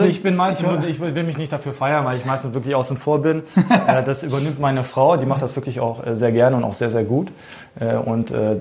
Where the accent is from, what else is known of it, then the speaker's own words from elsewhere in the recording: Cologne, North Rhine-Westphalia, Germany; now in Hannover, Germany; weil ich einfach schon in sehr, sehr frühen Jahren Köln verlassen habe. Aber natürlich, ich bin in Köln geboren, meine Heimat ist Köln. Und meine zweite Heimat ist Hannover geworden.